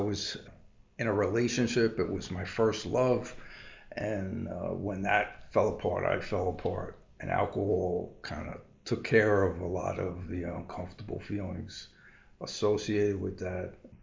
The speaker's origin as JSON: {"language": "English", "town": "Inwood", "region": "New York", "country": "United States", "tie": "born or raised there", "also_born_or_lived": "Far Rockaway", "said": "So I was born in St. Joseph's Hospital in Far Rockaway. Grew up in Inwood, Long Island, and had a good childhood."}